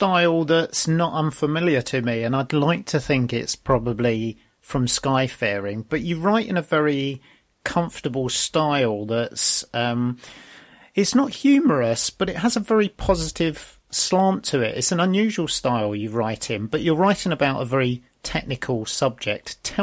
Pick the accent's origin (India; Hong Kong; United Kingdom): United Kingdom; London; I'm a Londoner from many decades ago, and it's just full of skyscrapers now.